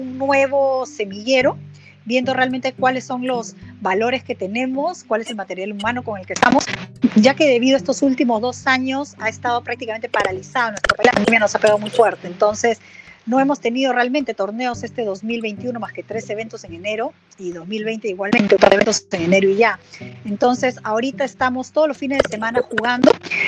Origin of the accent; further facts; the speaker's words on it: Peru; also born or lived in Mexico; es la primera vez que voy a poder aquí en mi tierra transmitir un poco de todo lo que he aprendido con más de la mitad de mi vida viviendo en el extranjero